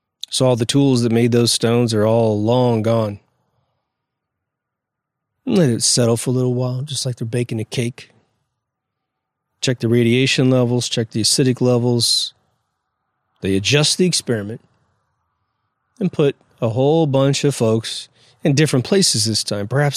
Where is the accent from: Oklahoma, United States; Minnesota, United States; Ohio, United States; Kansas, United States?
Kansas, United States; I come from Kansas, center of the United States.